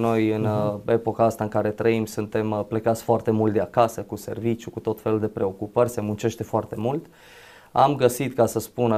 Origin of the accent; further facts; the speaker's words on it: Zalău, Sălaj County, Romania; 40 de ani împliniți, prin mila Domnului, 2 copii. Sunt din Zalău, locuiesc în Zalău.